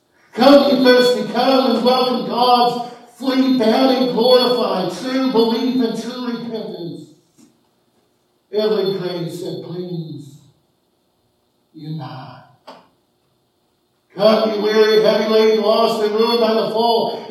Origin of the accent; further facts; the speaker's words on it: Kansas, United States; Mom comes of German descent. My dad's of British descent. I'm from Kansas.